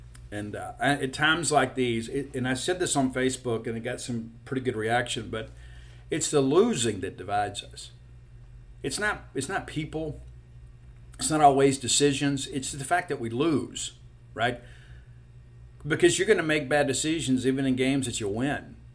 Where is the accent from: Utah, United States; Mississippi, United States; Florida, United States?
Mississippi, United States; I like to call them float flops because I'm from South Mississippi.